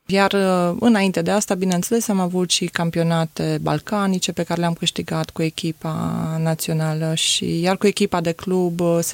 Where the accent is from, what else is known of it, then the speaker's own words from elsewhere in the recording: Cluj-Napoca, Cluj County, Romania; Am copilărit acolo, am făcut școală în Cluj-Napoca, m-am apucat și de sport în Cluj, deci pot să zic că mare parte din viața mea am fost trăită în Cluj.